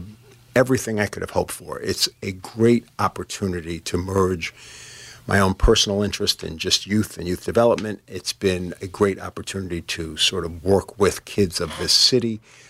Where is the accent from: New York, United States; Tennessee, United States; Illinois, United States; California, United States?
New York, United States; Bronx; born there; My story is I was born in the Bronx.